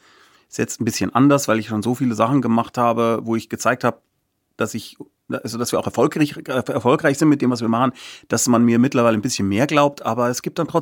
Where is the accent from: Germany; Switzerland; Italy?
Germany; Munich, Bavaria; Ich bin ein Münchner Kindl, ich bin in Giesing geboren. Ich bin allerdings in einem Hochhausviertel aufgewachsen, das waren so damals noch Neubau, das wurde für die Olympiade, damals wurden da irgendwie so riesige Häuser hochgezogen